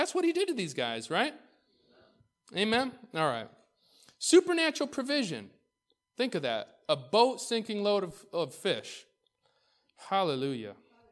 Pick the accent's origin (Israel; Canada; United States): Israel; I call him Abba because I grew up in Israel.